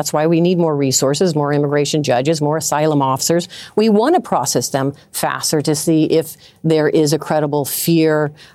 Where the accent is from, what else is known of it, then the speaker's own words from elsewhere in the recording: United States; That is something that I am proud as an American